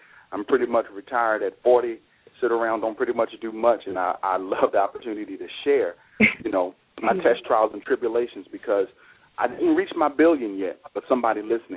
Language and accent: English; Detroit, Michigan, United States; I'm, as Billy said, I'm from Detroit, Michigan.